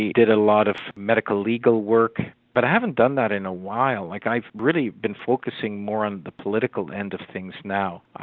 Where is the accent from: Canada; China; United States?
Canada; I was born here in 1963. And I grew up in Canada